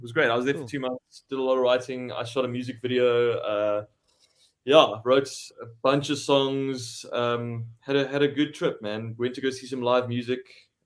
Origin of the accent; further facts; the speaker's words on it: South Africa; I was saying I'm a South African artist. I'm going to go and collaborate with American artists.